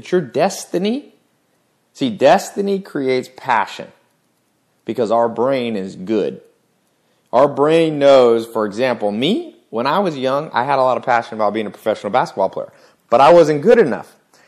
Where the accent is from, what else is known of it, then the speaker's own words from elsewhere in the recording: the South, United States; I've experienced racism. I grew up in the South